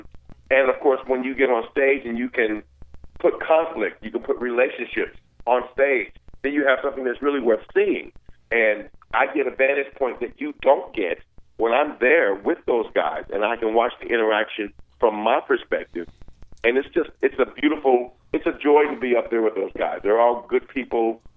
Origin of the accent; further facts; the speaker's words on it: Indianapolis, Indiana, United States; Which is my hometown.